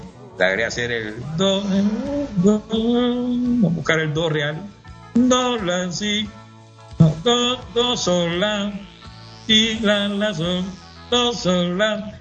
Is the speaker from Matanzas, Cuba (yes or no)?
yes; Los Arabos, Matanzas, Cuba; born there; also born or lived in Havana; soy cepillado, soy guajiro, yo he nacido en Los Arabos y me fui para La Habana. O sea, Los Arabos era un pueblo